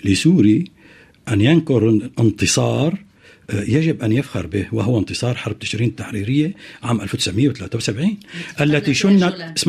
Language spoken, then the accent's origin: Arabic; Syria; أنا كسوري أن أكون ضد بلدي سوريا